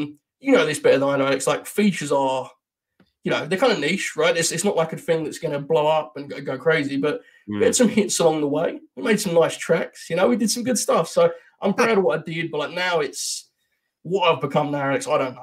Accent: United Kingdom; I'm a British journeyman who's travelled the world.

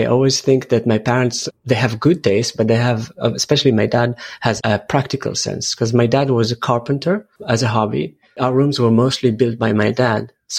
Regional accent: Jerusalem, Jerusalem District, Israel; I was born in Jerusalem, 77. I remember moving quite a lot with my family around Jerusalem from different neighborhoods.

